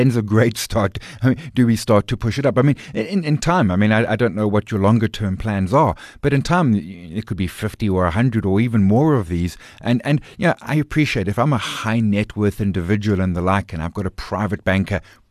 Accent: South Africa; Yeah, and you know, as a South African, I could buy Apple.

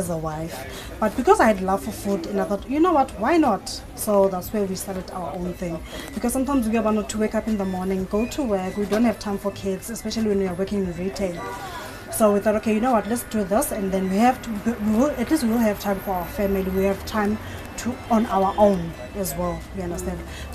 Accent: Soweto, Gauteng, South Africa; I grew up here in Soweto.

